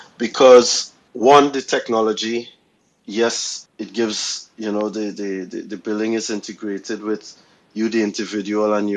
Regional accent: Trinidad & Tobago; Trinidad. Oh, sunny, yeah. Trinidad in the Caribbean.

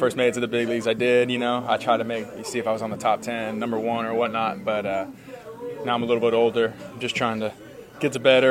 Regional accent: California, United States; I'm from Orange County, California.

